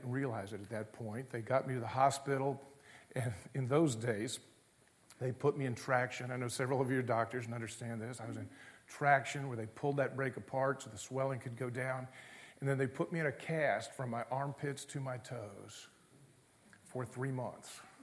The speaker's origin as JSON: {"language": "English", "town": "Charlotte", "region": "North Carolina", "country": "United States", "tie": "born or raised there", "said": "But Charlotte was a great place for me to grow up. I grew up there in Charlotte as the city was growing."}